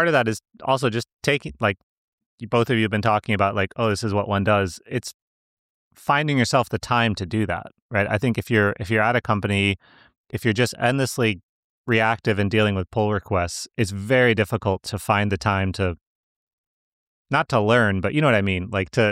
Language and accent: English; United States; As an American, Cambridge is like, you know, it's not like the middle of nowhere.